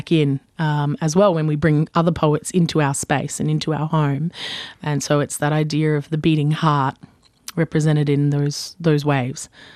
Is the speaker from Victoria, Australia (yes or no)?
no; Weipa, Queensland, Australia; You can tell that I'm from Weipa.